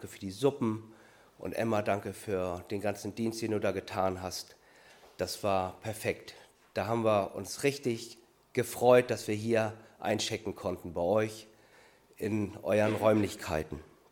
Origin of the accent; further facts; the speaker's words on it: Hamburg, Germany; born there; Ja, und ich bin in Hamburg geboren, aber das ist schon lange her, 53 Jahre.